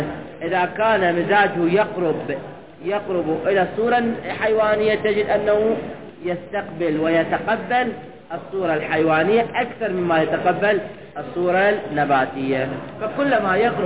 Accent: Baghdad, Baghdad Governorate, Iraq; لعشان الحجر لعدها كلمة بغدادية، أثبت على أنه أنا بغدادي

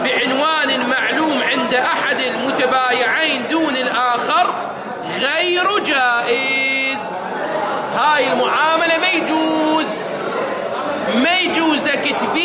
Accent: Iraq; هذه المصطلحات موجودة عندنا في العراق

